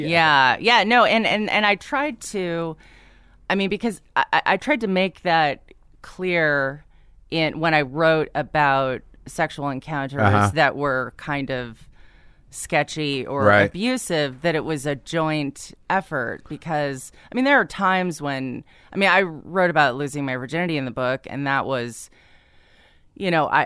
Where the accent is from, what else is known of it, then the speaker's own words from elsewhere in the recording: San Diego, California, United States; I grew up in San Diego, yeah.